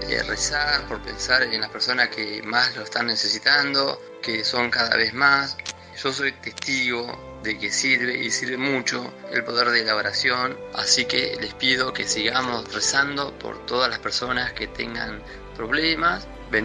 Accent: Dolores, Buenos Aires Province, Argentina; de Dolores, provincia de Buenos Aires.

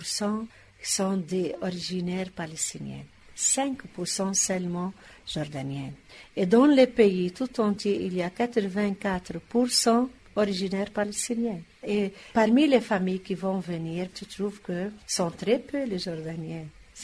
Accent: Lebanon; Tu sais, moi, je suis libanaise.

